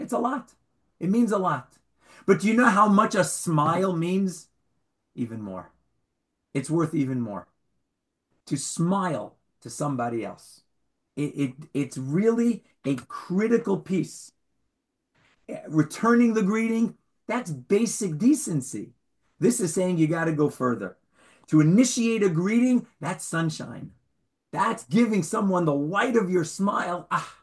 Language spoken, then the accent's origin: English; New York, United States; I grew up in New York. Well, I never grew up, but my formative years were in New York, and it bothered me.